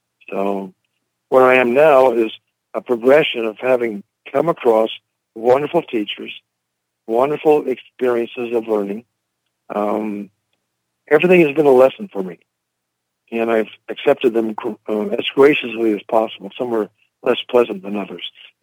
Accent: Medford, Oregon, United States; also born or lived in Oakland, California; Well, I grew up in, I was born in Oakland, California, the San Francisco Bay Area. And my family moved to Medford, Oregon, that's southern Oregon, in a small town. And I went through high school there.

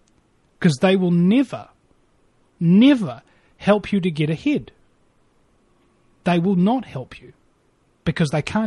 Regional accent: New Zealand; And this is another thing about being a New Zealander. And I'm the first New Zealander in the world, by the way, to have a radio show on real American radio stations.

